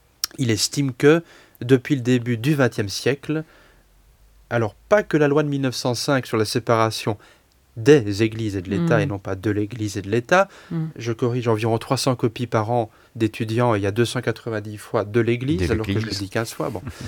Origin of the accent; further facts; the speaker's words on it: Belgium; c'est peut-être parce que j'ai grandi en Belgique